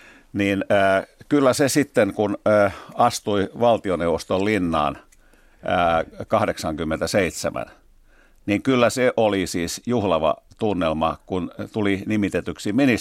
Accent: Helsinki, Uusimaa, Finland; Minähän olen tällainen stadilainen

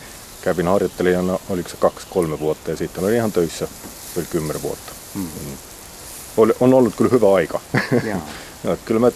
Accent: Estonia; Finnish is a second language; Korkeimmat paikat on meillä Etelä-Eestissä, Tarton lähellä Otepää

